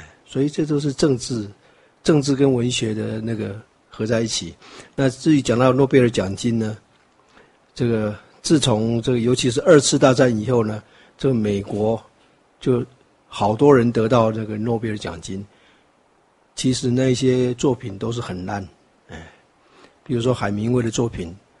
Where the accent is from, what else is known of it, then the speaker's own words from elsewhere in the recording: Taiwan; 我就说不是，我是从台湾来的。